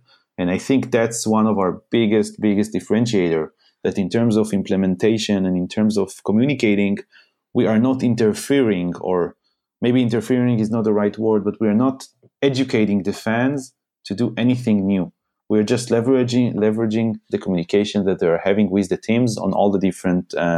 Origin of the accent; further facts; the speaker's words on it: Haifa, Haifa District, Israel; I used to own a very big bar in my hometown here in Haifa.